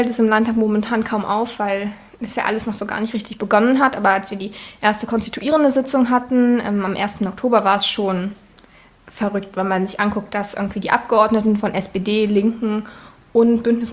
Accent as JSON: {"language": "German", "region": "Saxony-Anhalt", "country": "Germany", "tie": "born or raised there", "said": "Ich bin in Sachsen-Anhalt geboren und da zur Schule gegangen"}